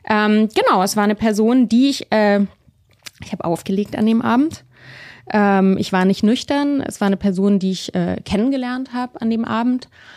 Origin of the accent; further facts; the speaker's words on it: Munich, Bavaria, Germany; ich bin ja in München aufgewachsen